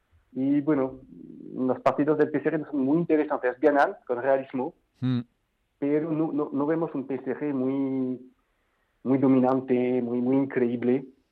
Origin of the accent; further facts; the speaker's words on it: Marseille, Provence-Alpes-Côte d'Azur, France; Spanish is a second language; Yo soy de Marsella